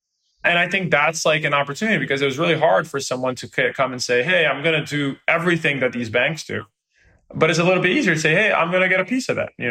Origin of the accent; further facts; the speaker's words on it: Brazil; I come from Brazil where we only have few big banks